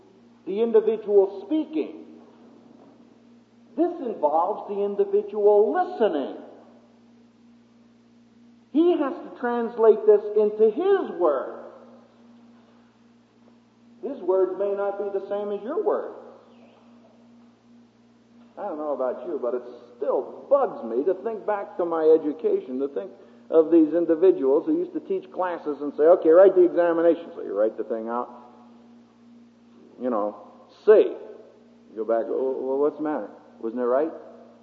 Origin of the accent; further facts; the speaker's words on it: Philadelphia, Pennsylvania, United States; I just happened to mention I was from Philadelphia or I had an Eskimo dog when I was a boy.